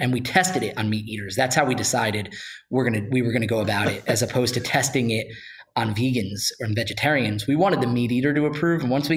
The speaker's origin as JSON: {"language": "English", "region": "New Jersey", "country": "United States", "tie": "born or raised there", "said": "because I'm Italian American. I grew up in New Jersey."}